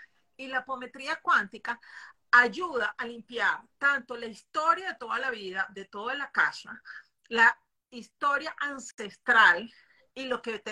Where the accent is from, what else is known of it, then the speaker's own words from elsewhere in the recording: Venezuela; now in Bogotá, Colombia; soy venezolana. La vida me ha andado por el mundo y he aprendido mucho de esos lugares que he estado. Y hoy estoy en Bogotá